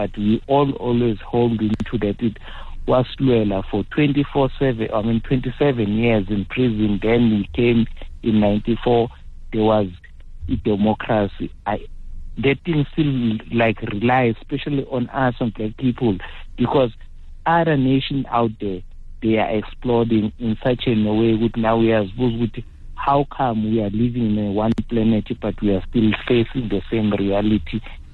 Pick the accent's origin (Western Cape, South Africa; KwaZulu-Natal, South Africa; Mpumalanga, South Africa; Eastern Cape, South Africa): KwaZulu-Natal, South Africa; Newcastle; now in Johannesburg, South Africa; I grew up in Newcastle.